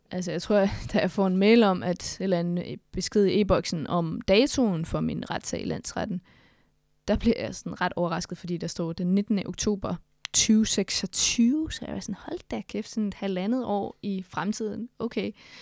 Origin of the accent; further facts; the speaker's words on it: Skælskør, Zealand, Denmark; Nu kommer jeg fra Skelskør, hvor der er et firma, der udleder en masse oliespildevand i havet.